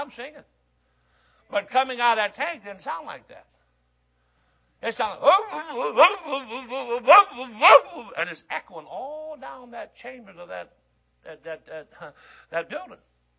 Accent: Detroit, Michigan, United States; I grew up in Detroit, man. I grew up in machine capital of the world.

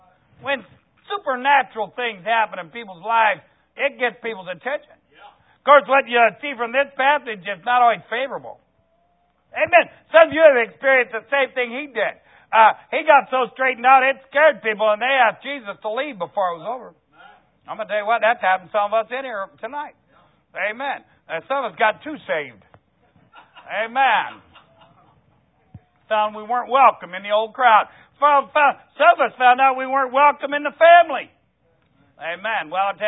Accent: Ohio, United States; It is getting to be fall, and we're from Ohio, so weather's similar.

